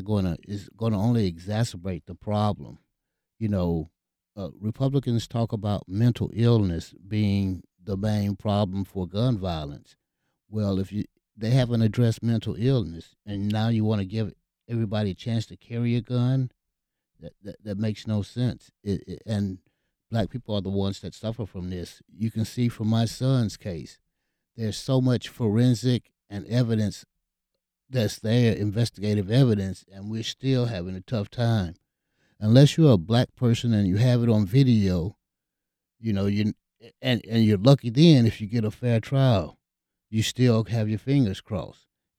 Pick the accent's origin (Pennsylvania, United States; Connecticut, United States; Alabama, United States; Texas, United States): Alabama, United States; Mobile; I was raised up in the Deep South in Mobile in the 1960s, so I'm very familiar with the Jim Crow laws.